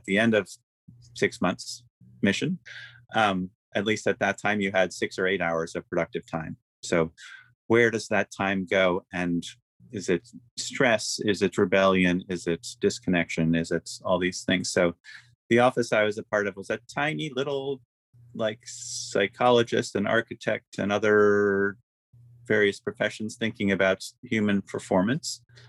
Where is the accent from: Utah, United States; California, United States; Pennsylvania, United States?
Pennsylvania, United States; Philadelphia; I grew up in Philadelphia and spent my summers in Maine.